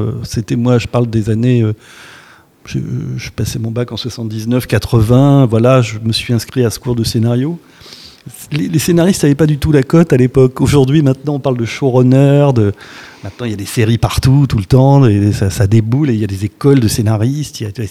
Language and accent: French; France; born there; C'était ma langue de naissance, hein, puisque moi je suis né en France, mais disons que mes parents parlaient l'italien à la maison, ou en tout cas un dialecte.